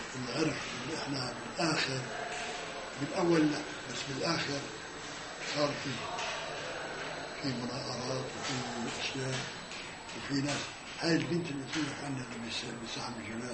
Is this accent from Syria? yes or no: yes; Syria; والله مرة اجتنا عبائي احنا من سوريا